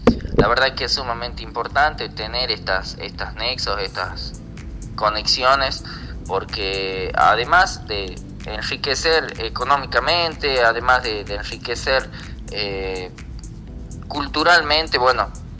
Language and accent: Spanish; Tinogasta, Catamarca, Argentina; en lo particular que soy de Tinogasta, que me encanta Tinogasta, que amo Tinogasta